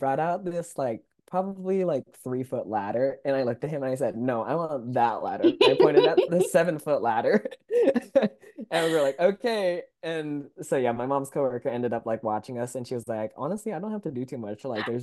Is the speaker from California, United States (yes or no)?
yes; California, United States; I did. I was born and raised down here. I moved up to Long Beach for college